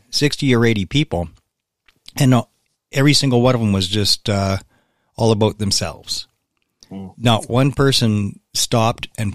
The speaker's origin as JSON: {"language": "English", "country": "Canada", "said": "We don't have names. I'm just a Canadian. That's it."}